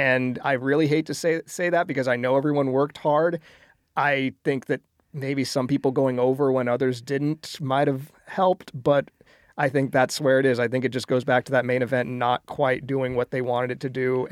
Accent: California, United States; I'm personally from SoCal. He reps SoCal very hard

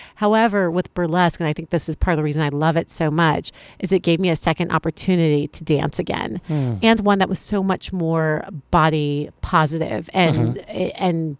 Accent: Miami, Florida, United States; I grew up in Miami

